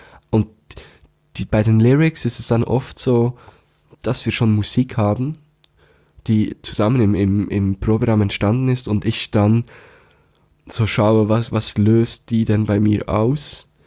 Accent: Thun, Bern, Switzerland; eine alternative Rockband aus meiner Heimatstadt, aus Thun.

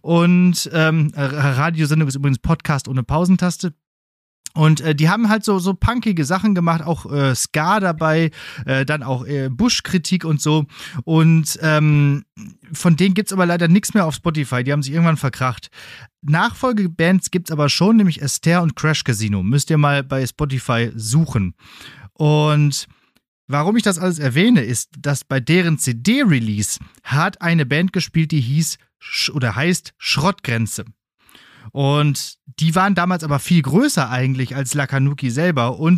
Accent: Bottrop, North Rhine-Westphalia, Germany; also ich komme ja aus Bottrop ursprünglich, die Stadt übrigens, in der Martin jetzt wohnt.

